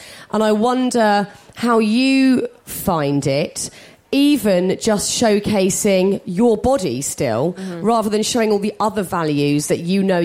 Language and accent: English; United Kingdom; Is it worse because we're British as well? We're awful at it. British people are so bad at that.